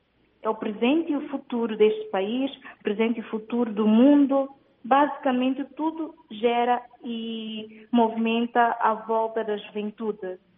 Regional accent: São Tomé & Príncipe

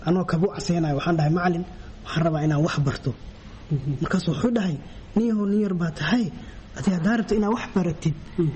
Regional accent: Baidoa, Bay, Somalia; born there; now in Mogadishu, Somalia; waxaan ku dhashay Baydhawa waxaan imid Muqdisho sagaashan iyo afartii ilaa sagaashan iyo shantii

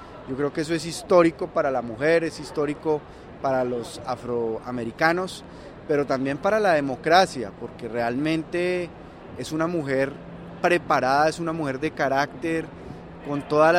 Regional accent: Colombia; le dé la relevancia y la importancia a nosotros como latinoamericanos y colombianos, especialmente porque hemos tenido una alianza muy cercana e histórica con este país.

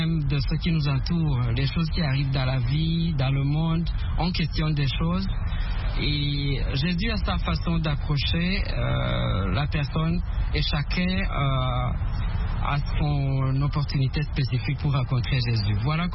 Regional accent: Rwanda; Je suis originaire du Rwanda.

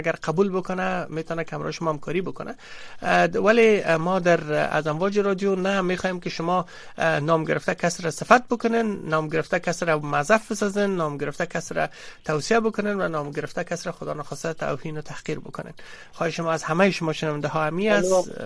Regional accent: Afghanistan; به عنوان یک افغان

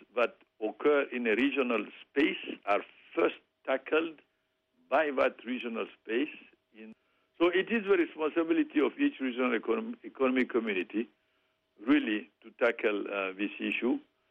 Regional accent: Niger; you know, I'm from Niger

